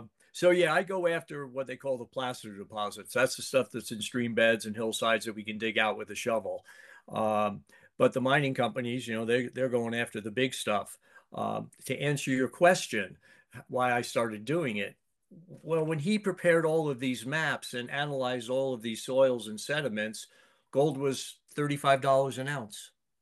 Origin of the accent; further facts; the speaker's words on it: Eastern United States, United States; you live in the East and I grew up in the East.